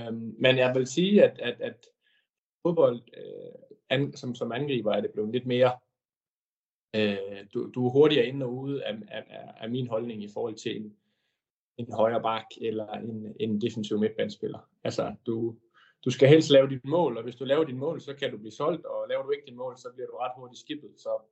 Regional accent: Aalborg, North Denmark Region, Denmark; now in Ingolstadt, Germany; Jeg er lige blevet 27 år, og jeg spiller som sagt fodbold i Sydtyskland. Jeg kommer fra Aalborg og har spillet i flere danske klubber, men spiller nu i Ingolstadt i det sydlige Tyskland.

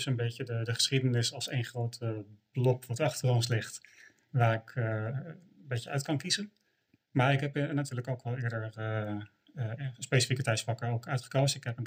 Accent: North Holland, Netherlands; now in Groningen, Netherlands; Ik woon in Groningen. Ik kom oorspronkelijk uit Noord-Holland. Maar ik woon al 15 jaar in Groningen.

